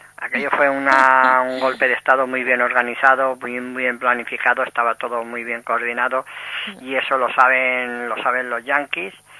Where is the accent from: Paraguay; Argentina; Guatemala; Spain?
Spain; Aragon; Yo soy pesado, ¿eh? Yo soy maño, ¿eh?